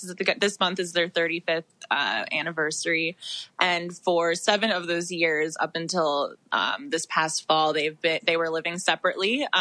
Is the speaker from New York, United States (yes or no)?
yes; New York, United States; so I'm from New York, so my family were based in New York my whole life.